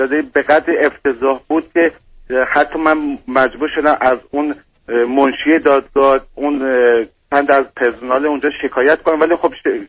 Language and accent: Persian; Iran; moved away as an adult; now in Europe; من تقریبا سال 2010 از ایران خارج شدم، اومدم اروپا